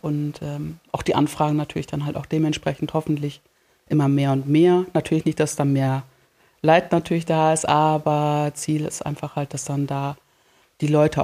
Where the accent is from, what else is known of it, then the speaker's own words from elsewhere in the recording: Turkey; Vor 2022 war, glaube ich, das Erdbeben bei uns in der Türkei.